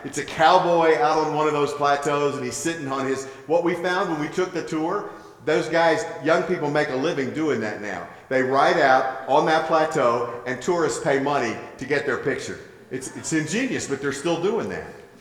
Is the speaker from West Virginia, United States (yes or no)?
yes; West Virginia, United States; growing up in West Virginia, we had mountains. It's called the Mountain State.